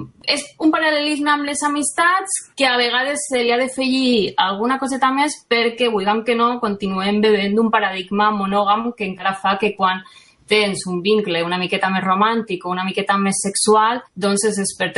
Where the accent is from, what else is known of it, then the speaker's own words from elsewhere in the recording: Alicante, Valencian Community, Spain; now in Barcelona, Spain; Jo soc d'Alacant, però fa molts anys que visc a Barcelona, llavors veig molt poc a la meva família.